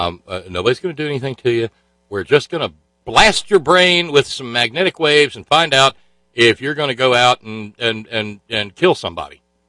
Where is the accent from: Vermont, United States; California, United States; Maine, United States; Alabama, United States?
Alabama, United States; It's probably because I'm from Alabama